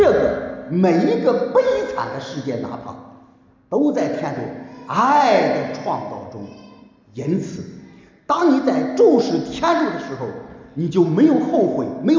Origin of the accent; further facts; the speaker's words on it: China; 我们中国人很喜欢喝酒